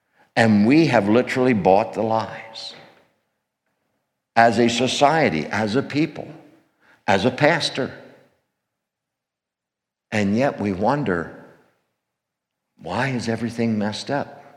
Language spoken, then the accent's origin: English; Glen Rock, Pennsylvania, United States; I'm a redneck from Glen Rock, Pennsylvania, hence the accent.